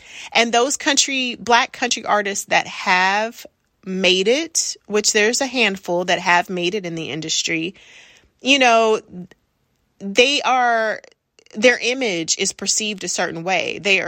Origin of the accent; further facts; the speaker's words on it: Texas, United States; I'm from Texas, born and raised. I still live here now.